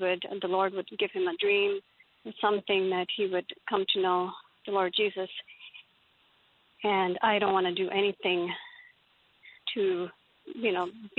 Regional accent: Pakistan; I grew up in Pakistan.

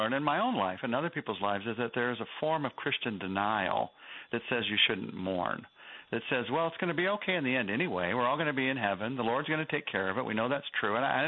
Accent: United States; I mean, two reasons: I'm American and I'm a man.

